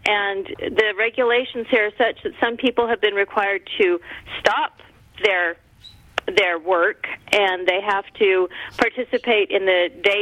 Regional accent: Utah, United States; I am from Utah.

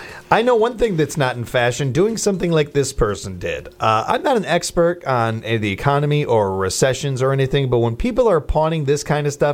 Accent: Chicago, Illinois, United States; but I do where I grew up in Chicago.

